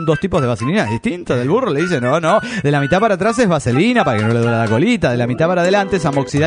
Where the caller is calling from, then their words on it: Tuxtla Gutiérrez, Chiapas, Mexico; de Tuxtla Gutiérrez, Chiapas.